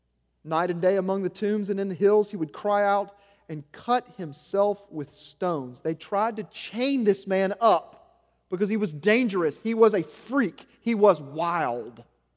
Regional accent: United States; I'm an American. I'm free. I'm free. This is the land of the free, right?

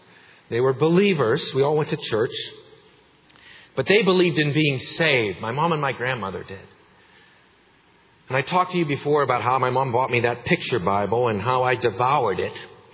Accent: Salzburg, Austria; You know, I grew up in Salzburg, and north of Salzburg is a place called Salzburg Extension.

